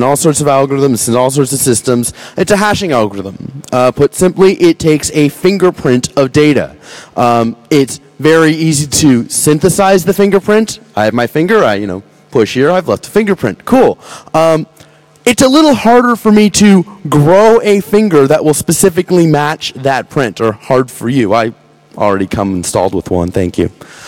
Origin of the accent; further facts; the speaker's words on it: United States; I'm out here from the States, having a great time out here.